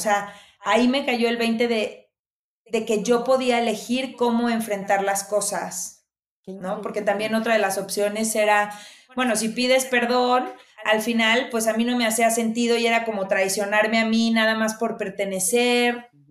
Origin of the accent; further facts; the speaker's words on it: León, Guanajuato, Mexico; Yo crecí en León, Guanajuato, en provincia, viví allá 20 años y bueno, pues es una sociedad tradicional donde son muy religiosos